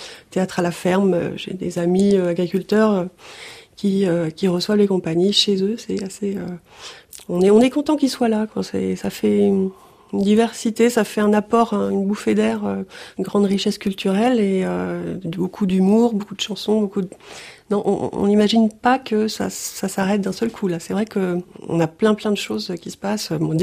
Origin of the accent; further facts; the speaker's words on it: Paris, Île-de-France, France; j'ai fait mes études à Paris, je suis parisienne à l'origine et c'est vraiment par choix que je suis venue m'installer dans cette belle région, voilà.